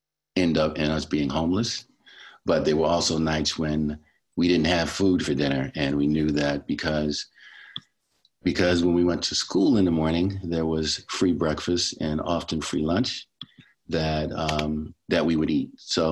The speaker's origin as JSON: {"language": "English", "town": "Baltimore", "region": "Maryland", "country": "United States", "tie": "born or raised there", "said": "I am from Baltimore City, where I grew up. I have four brothers and sisters. I was raised mostly by a single parent, my mother."}